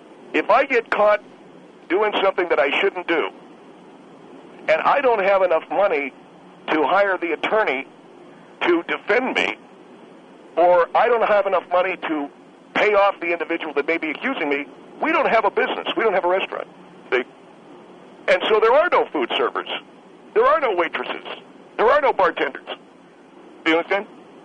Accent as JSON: {"language": "English", "town": "Beverly Hills", "region": "California", "country": "United States", "said": "I come from Beverly Hills."}